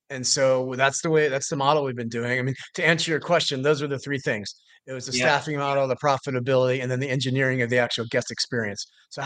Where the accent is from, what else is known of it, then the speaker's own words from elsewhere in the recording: Midwest, United States; I grew up in the Midwest. My parents drilled hard work into me, and this was hard.